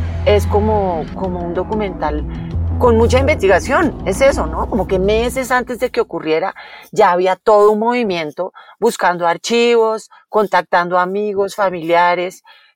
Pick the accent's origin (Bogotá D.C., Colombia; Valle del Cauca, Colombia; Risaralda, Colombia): Bogotá D.C., Colombia; Bogotá; Somos ruanita, ¿no? Así se dice acá, porque somos como de tierra fría y como de pa' dentro, no costeño